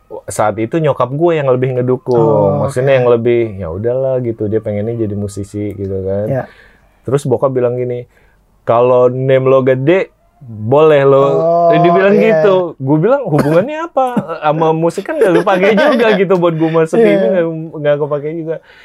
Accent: Palembang, South Sumatra, Indonesia; sama gue kan dari Palembang, gue mikir kalau mau bermusik gue harus punya kenalan nih

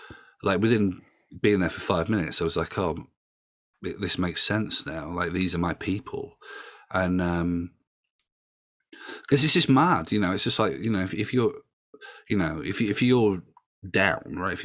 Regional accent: Yorkshire and the Humber, United Kingdom; I mean, I'm from Yorkshire, you know

